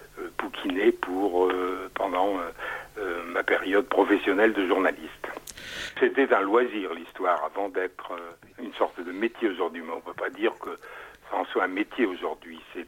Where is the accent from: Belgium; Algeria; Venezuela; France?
France; Hauts-de-France; Enfin, c'est pas exactement ma région parce que moi, je suis originaire du Nord.